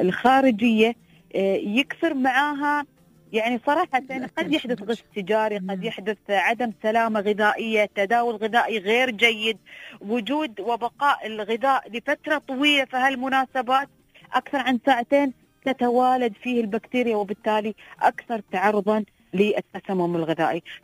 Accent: United Arab Emirates; نحن أمس يعني في العين نزل عندنا المطر

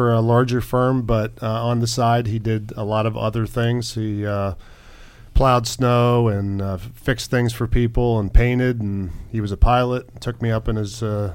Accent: Altoona, Pennsylvania, United States; In the country. My parents had 12 acres and surrounded by farms and mountains and good stuff.

